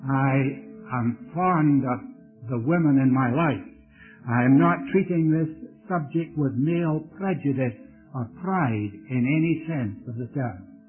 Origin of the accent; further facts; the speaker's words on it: India; born there; also born or lived in Scotland; I was born in India. I spent the first 5 years of my life under the direction of my mother there, and then I was brought to Scotland